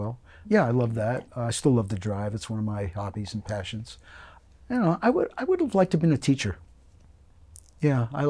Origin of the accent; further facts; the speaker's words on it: Pennsylvania, United States; also born or lived in New York City; I was born in New York in the city at Bellevue Hospital, and our whole family was in New York, and we moved to Pennsylvania when I was about four.